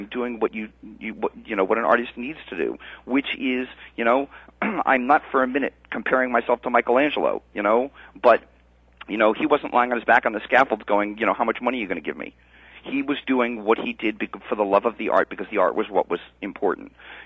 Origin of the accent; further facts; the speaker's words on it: New York, United States; me being a New Yorker, you know, I'm used to New York media or even West Coast media.